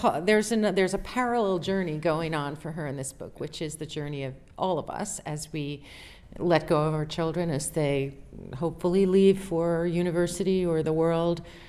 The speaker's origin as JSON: {"language": "English", "town": "New York City", "region": "New York", "country": "United States", "tie": "born or raised there", "also_born_or_lived": "Princeton, New Jersey", "said": "my husband Paul and I moved from Princeton, New Jersey, where he teaches, into New York City 3 years ago. I'd grown up in New York, and so it was a homecoming for me."}